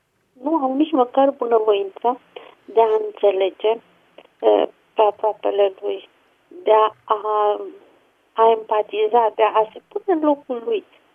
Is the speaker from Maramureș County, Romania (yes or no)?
no; Constanța, Constanța County, Romania; Și sunt din Constanța